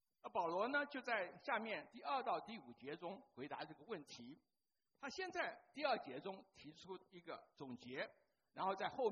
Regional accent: China; 保罗好像是很赞成我们中国人所说的什么男大当婚女大当嫁的观念

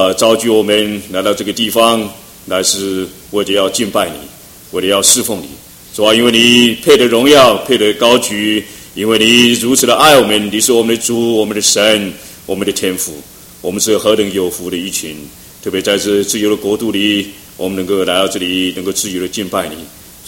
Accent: China; 我们中国人有一句话说，种瓜得瓜，种豆得豆

